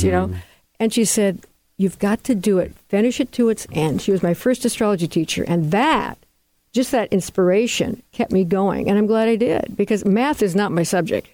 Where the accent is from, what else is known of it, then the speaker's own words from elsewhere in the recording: Manhattan Beach, California, United States; I am from Los Angeles, originally born and raised Manhattan Beach, Southern California.